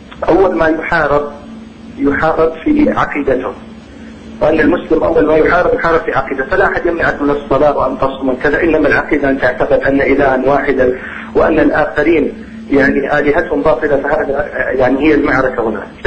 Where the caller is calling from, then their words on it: Sweden; وأنا أتكلم معك من السويد من شمال الكرة الأرضية